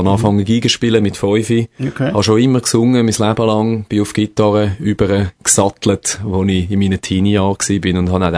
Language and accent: German; St. Gallen, Switzerland; Ich bin eigentlich ein Country Boy, so wie es im Buch steht, als Buch St. Gallen aufgewachsen, das ist im schönen Rheintal. Inmitten von Feldern und Wäldern.